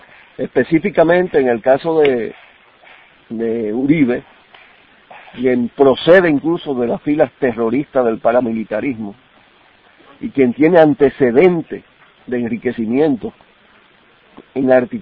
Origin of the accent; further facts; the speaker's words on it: Dominican Republic; si hubiera nacido por allá a principios de los años 20 en mi país, cuando la primera intervención militar del siglo XX en la República Dominicana